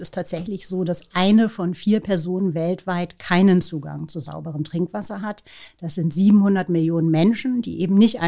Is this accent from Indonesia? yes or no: yes; Indonesia; also born or lived in Australia / New York, United States; Meine Kindheit in Indonesien war einfach fantastisch. Und später dann die Highschool und Studienzeit in Australien natürlich auch. Sehr, sehr prägend für mich auch die Zeit in New York. Ich habe viele Jahre in New York gelebt